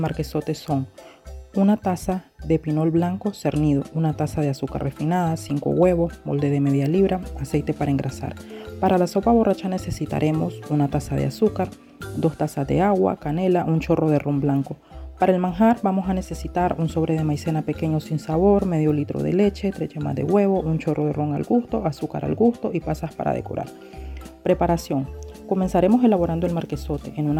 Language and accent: Spanish; Somoto, Madriz, Nicaragua; soy del municipio de Somoto, departamento de Madrid.